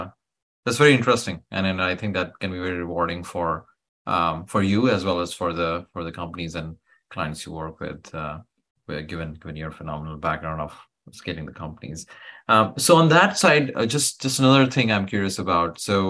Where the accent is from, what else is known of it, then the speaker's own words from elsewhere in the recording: Austin, Texas, United States; And I'm also from Austin.